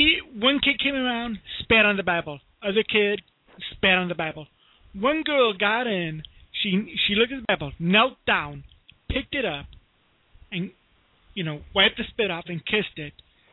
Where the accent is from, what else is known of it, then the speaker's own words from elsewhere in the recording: Chicago, Illinois, United States; now in Florida, United States; I was raised Catholic up in Chicago, came down to Florida, became Baptist, then non-denominational